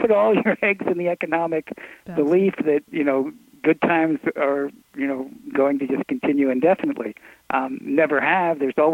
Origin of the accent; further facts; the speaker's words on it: New York, United States; I was raised in Westchester County, in, you know, outside of New York City.